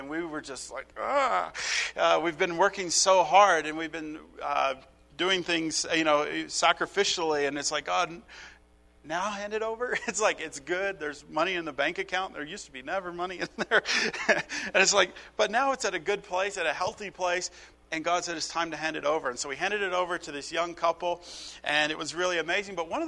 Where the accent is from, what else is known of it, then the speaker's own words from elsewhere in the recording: Colorado, United States; I come from Colorado, you know, I don't know these terms